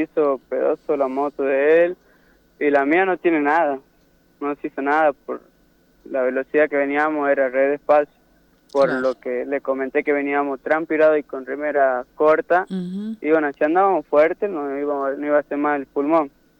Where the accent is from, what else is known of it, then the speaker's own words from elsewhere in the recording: Tartagal, Salta, Argentina; No, soy de Tartagal.